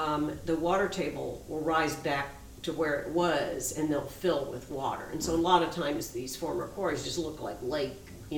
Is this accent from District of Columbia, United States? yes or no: yes; Washington, District of Columbia, United States; and I grew up in Washington, D.C.